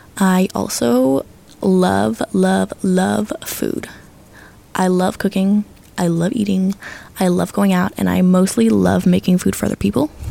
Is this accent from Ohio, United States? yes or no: yes; Cleveland, Ohio, United States; I'm from Ohio, which I know everyone hates on, but I kind of love it. I'm from Cleveland, though, so that's the only good part.